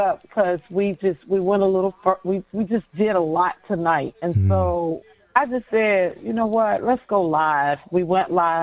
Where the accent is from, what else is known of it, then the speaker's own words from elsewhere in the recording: Jamaica; I'm a Jamaican. Because I have many jobs. I'm serious. There must be some Caribbean blood in me because I know the Caribbean, they work multiple jobs.